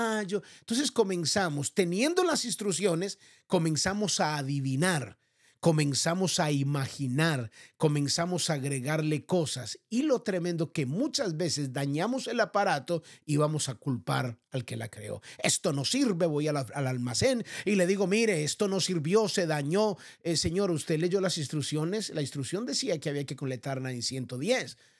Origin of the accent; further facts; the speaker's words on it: Colombia; En mi país, Colombia, pues una estufa, una estufa, así decimos